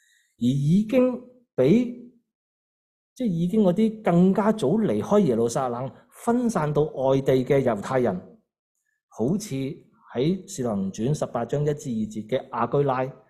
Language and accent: Cantonese; Hong Kong; now in Canada; 我哋好多都系从香港嚟到加拿大生活嘅人